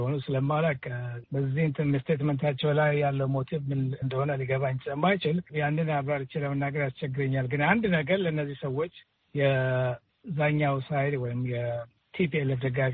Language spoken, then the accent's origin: Amharic; Addis Ababa, Ethiopia; also born or lived in Eritrea; now in Washington, United States; ኤርትራዊ ነኝ። አዲስ አበባ ያደግኩ ዲሲ ነው የምሰራው። የነዋሪ ነኝ።